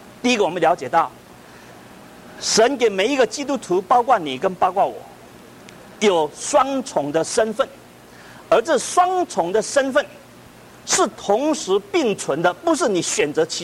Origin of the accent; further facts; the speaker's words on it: China; 我们中国人啊，常常称牧师叫做神的仆人。